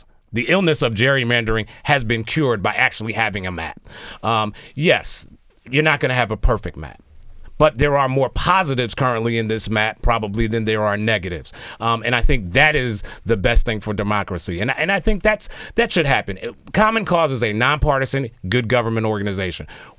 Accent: Philadelphia, Pennsylvania, United States; Now, again, I'm born and raised in Philadelphia.

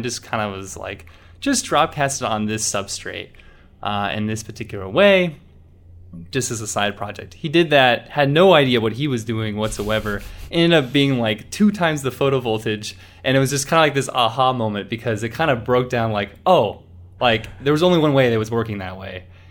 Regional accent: Houston, Texas, United States; also born or lived in San Antonio; So I grew up, actually was born in San Antonio, Texas. I got a lot of family there. Grew up in Houston, Texas, and did my undergraduate degree in San Antonio. So I got strong roots back in Texas.

